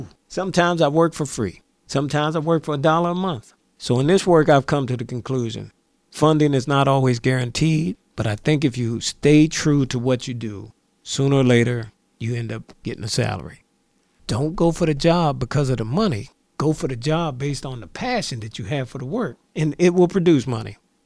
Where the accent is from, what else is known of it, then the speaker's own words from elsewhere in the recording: McKeesport, Pennsylvania, United States; Growing up in McKeesport, and I grew up in Harrison Village, all the way up to the age of 12. Then we ended up moving to Evans Avenue, which was one of the first black families on Evans Avenue at that time.